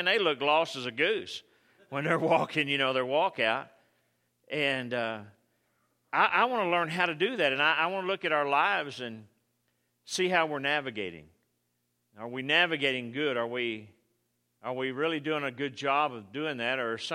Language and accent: English; Texas, United States; Or, you know, we're kind of born and raised in Texas, and we don't get out of here, man. We like it here.